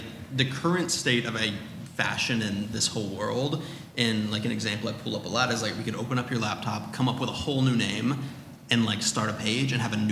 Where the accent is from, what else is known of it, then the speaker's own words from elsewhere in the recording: Florida, United States; like my whole life, especially growing up in Florida, I was like a slacker, procrastinator.